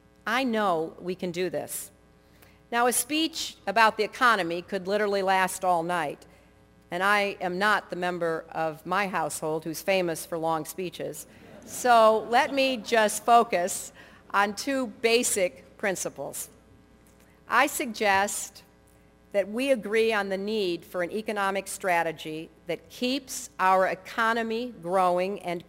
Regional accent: Chicago, Illinois, United States; born there; quite a bit has obviously changed since I was born in Chicago all those years ago

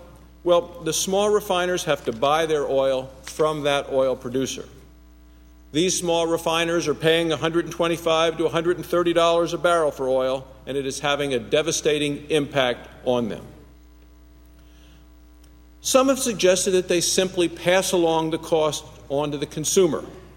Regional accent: Wyoming, United States; the negative economic impact to the Rocky Mountain West and to my home state of Wyoming is very real and significant.

